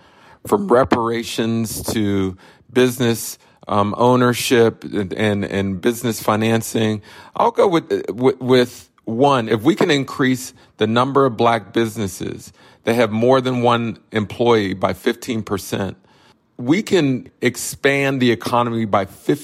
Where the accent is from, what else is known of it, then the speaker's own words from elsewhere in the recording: Pittsburgh, Pennsylvania, United States; I'm from Pittsburgh, where Google landed its headquarters there.